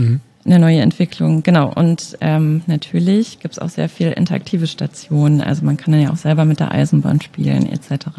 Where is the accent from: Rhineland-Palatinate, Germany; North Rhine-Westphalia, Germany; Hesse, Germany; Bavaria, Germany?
Bavaria, Germany; Nuremberg; Also ich bin in Nürnberg aufgewachsen